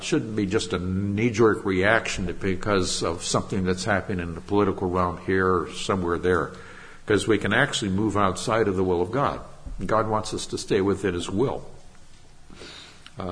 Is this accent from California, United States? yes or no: yes; California, United States; And that's strange because I'm from California.